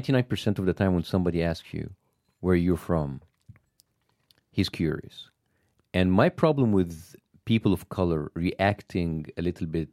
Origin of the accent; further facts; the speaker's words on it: Dhaka, Dhaka Division, Bangladesh; Just like, you know, yeah, I am from Dhaka. I'm from Bangladesh.